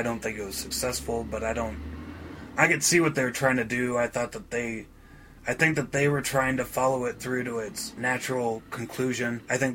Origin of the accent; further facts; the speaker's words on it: United States; it goes in a direction that me as an American movie watcher isn't akin to seeing.